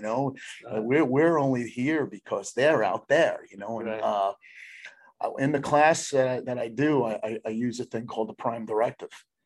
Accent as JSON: {"language": "English", "region": "New Jersey", "country": "United States", "said": "I'm from Hudson County, man."}